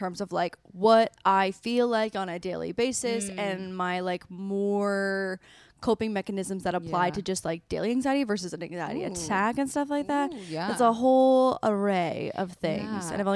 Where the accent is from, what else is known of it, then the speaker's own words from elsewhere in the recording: Canada; I'm from Canada.